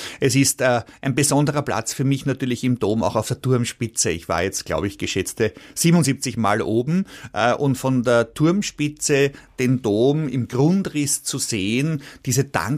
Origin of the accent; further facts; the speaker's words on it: Vienna, Austria; so behaupten wir es halt zumindest als Stephaner und als Wiener.